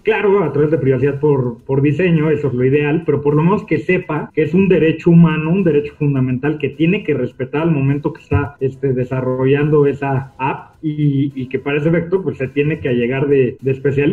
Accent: Mexico; Estudié en la UNAM, soy mexicano

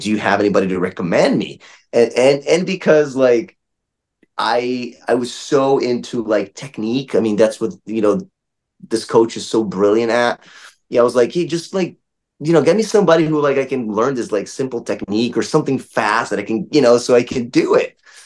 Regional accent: Brazil; growing up in Brazil, like, it's a little different.

